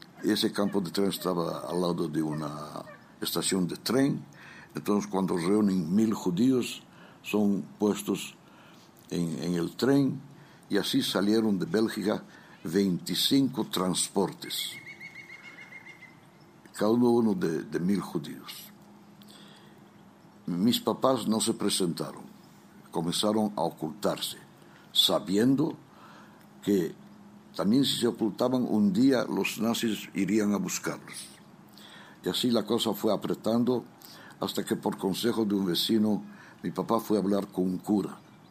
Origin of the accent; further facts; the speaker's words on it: Israel; vengo de Israel, superviviente del Holocausto, y esta semana en misión acá en Madrid